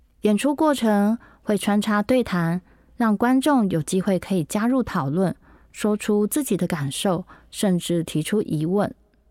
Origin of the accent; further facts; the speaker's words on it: Kaohsiung, Taiwan; now in Northern Taiwan; 我自己身为高雄人，骑机车等红灯时，喜欢找一个地方把脚跨在上面，这是来到北部以后才发现的习惯